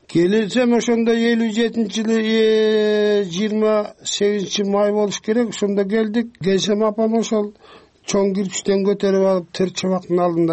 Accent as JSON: {"language": "Kyrgyz", "town": "Sokuluk", "region": "Chuy Region", "country": "Kyrgyzstan", "tie": "born or raised there", "said": "А негизи эжемдин колунда өстүм сокулукта 6 жыл."}